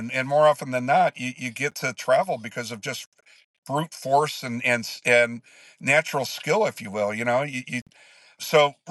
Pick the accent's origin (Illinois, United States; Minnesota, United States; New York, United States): Illinois, United States; Chicago; I mean, so, you know, and I grew up in Chicago, you know, and you know, we can't put together that track record.